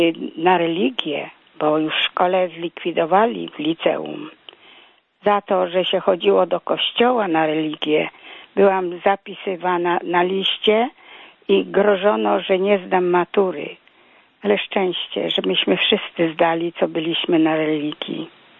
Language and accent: Polish; Poznań, Greater Poland Voivodeship, Poland; now in Toruń, Poland; z Torunia. Ja pochodzę z Poznania. Zaczęłam mój żywot już w 35 roku. Miałam 4 lata, jak zaczęła się wojna druga światowa.